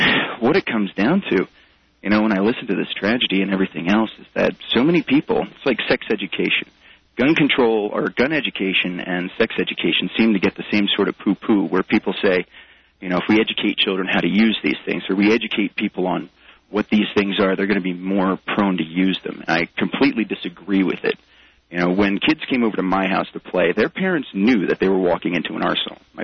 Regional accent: Pennsylvania, United States; I grew up outside of Philadelphia, but it was still agricultural.

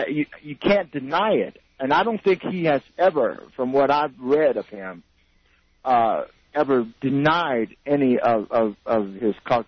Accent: Alabama, United States; especially in the South, because I'm a Southern, I'm from Alabama, so I understand certain things.

